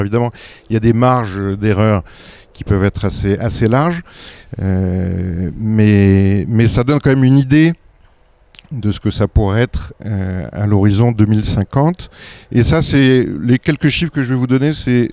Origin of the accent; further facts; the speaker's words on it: France; même en tant que Français.